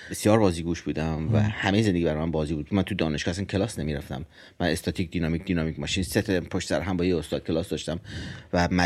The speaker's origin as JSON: {"language": "Persian", "town": "Mashhad", "region": "Razavi Khorasan", "country": "Iran", "tie": "born or raised there", "said": "مشهدم و اصالتا مال جنوب خراسانیم، مال بیرجندیم، ولی خب مشهد به دنیا اومدم، مشهد بزرگ شدم، سال 55 به دنیا اومدم"}